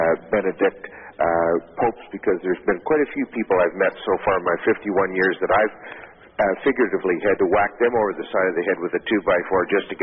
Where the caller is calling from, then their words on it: Toronto, Ontario, Canada; I'm calling from Toronto, George.